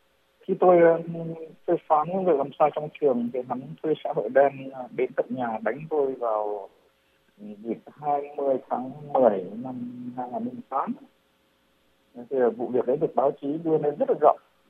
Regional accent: Thường Tín, Hanoi, Vietnam; Tôi đang ở huyện Thường Tín, thành phố Hà Nội, quê nhà tôi.

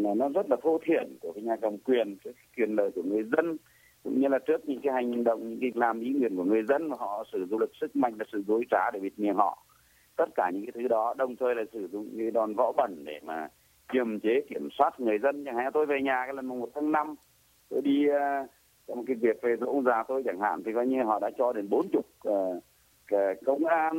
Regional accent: Hà Tĩnh, Vietnam; Quê tôi ở Hà Tĩnh anh ạ. Tôi ở trong Hà Tĩnh, gọi Tĩnh bây giờ là cái vùng mà nó là cái trung tâm biển của cái vùng thảm họa miền Trung anh.

